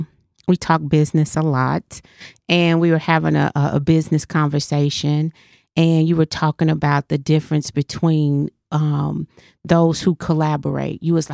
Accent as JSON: {"language": "English", "town": "Tulsa", "region": "Oklahoma", "country": "United States", "moved": "yes", "lives_now": "Dallas, United States", "said": "we're originally from Tulsa"}